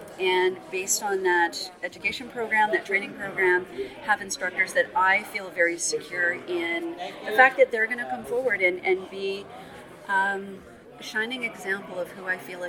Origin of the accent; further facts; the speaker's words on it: Cherry Valley, Ontario, Canada; also born or lived in Point Peter; I did. I grew up, I was born at Point Peter, and then I grew up mainly in Cherry Valley.